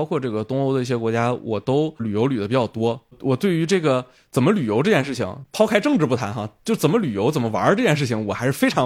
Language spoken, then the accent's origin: Chinese; China; 首先我是一个中国人